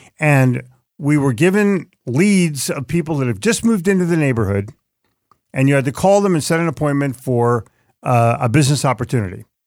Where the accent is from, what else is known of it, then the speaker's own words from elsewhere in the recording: New Jersey, United States; you could bounce me all you want because I'm from Jersey. We live in the bounce capital of the United States.